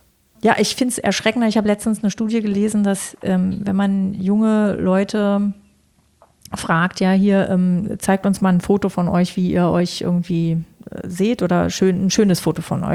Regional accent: Berlin, Germany; so aus freie Schnauze, wie man so als Berliner halt so ist.

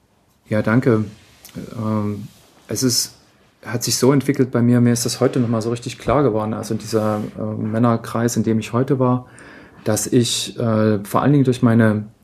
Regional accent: Zittau, Saxony, Germany; ich komme aus der Oberlausitz, ich bin Zittauer

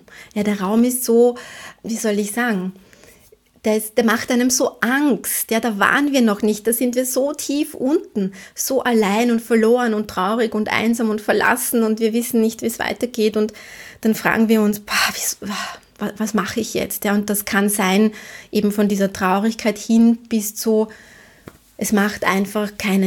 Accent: Vienna, Austria; der passt ja gar nicht zu mir als Wienerin

